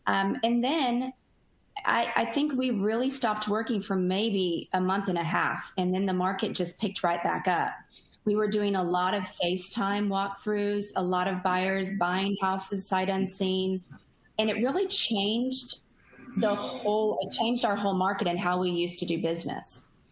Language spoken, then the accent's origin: English; Austin, Texas, United States; So I am from Austin. I've left a few times for college, but I found myself always back. My family's, I'm a fifth generation